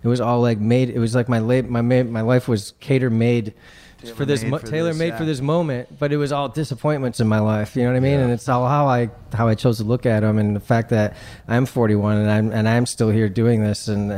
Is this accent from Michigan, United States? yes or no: yes; Detroit, Michigan, United States; I'm from Detroit.